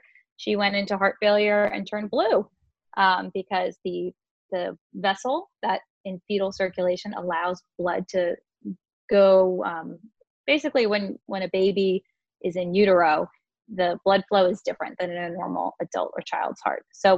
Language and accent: English; New York, United States; So I grew up on Long Island. My family still lives there.